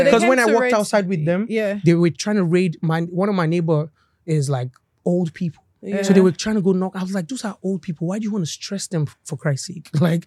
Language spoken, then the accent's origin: English; Kaduna, Kaduna State, Nigeria; born there; one of them spoke Hausa, so I spoke Hausa back to him. So he was like, where are you from? I was born in Kaduna.